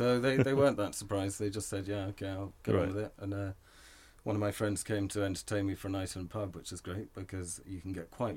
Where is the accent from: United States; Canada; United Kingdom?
United Kingdom; London; I grew up on the Thames. I think a lot of London kids grow up, probably any number of ways, but I grew up spending every Sunday, most weeknights, canoeing and sailing on the Thames.